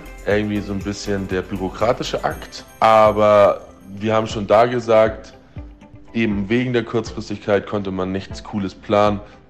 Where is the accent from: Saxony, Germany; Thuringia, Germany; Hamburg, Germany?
Hamburg, Germany; Ich bin in Hamburg geboren und am Stadtrand aufgewachsen. Aber nichtsdestotrotz sind meine Oma und Opa mütterlicherseits aus Schleswig-Holstein und schon eher ländlich.